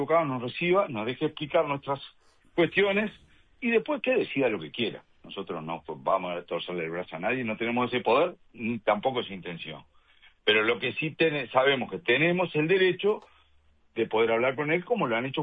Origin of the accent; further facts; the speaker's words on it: Uruguay; No queremos pensar que somos uruguayos de segunda.